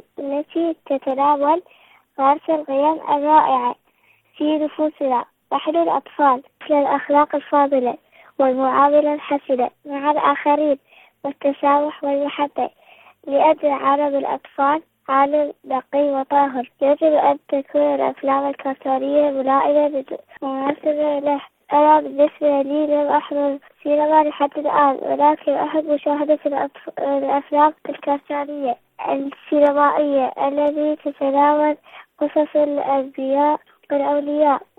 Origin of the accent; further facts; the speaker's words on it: Iraq; من العراق.